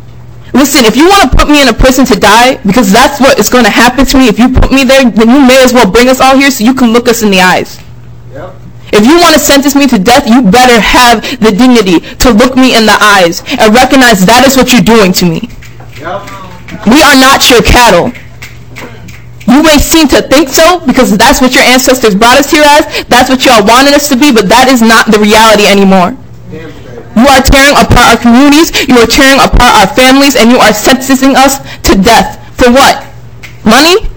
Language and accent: English; Hastings, Minnesota, United States; now in Minneapolis, United States; I live in Minneapolis, but I'm from Hastings, Minnesota. So that's in Dakota County.